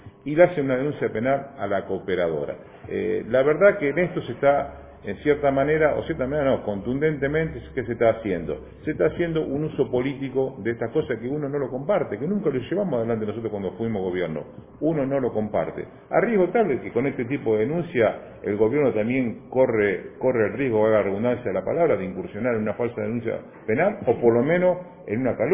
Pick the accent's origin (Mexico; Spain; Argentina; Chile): Argentina; Chacabuco, Buenos Aires Province; Nací en Chacabuco, mis abuelos son de Chacabuco, mi viejo es de Chacabuco, mi señora es de Chacabuco, mis hijos de Chacabuco, vivo en Chacabuco, voy a vivir siempre en Chacabuco